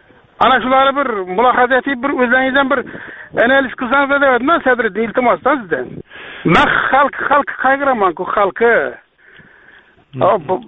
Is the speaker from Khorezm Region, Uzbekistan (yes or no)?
yes; Khorezm Region, Uzbekistan; Men Xorazmdan.